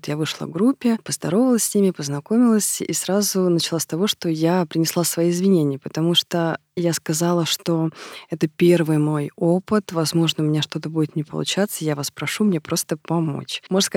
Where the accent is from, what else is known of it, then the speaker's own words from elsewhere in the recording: Moscow, Russia; Я родилась и выросла в Москве, но несколько лет тому назад, по долгу своей службы, я приехала в Дагестан.